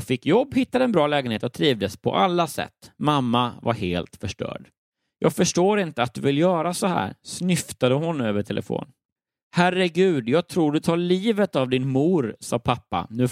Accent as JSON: {"language": "Swedish", "town": "Örebro", "region": "Örebro County", "country": "Sweden", "tie": "born or raised there", "also_born_or_lived": "Lund", "said": "Jag är född och uppvuxen i Örebro."}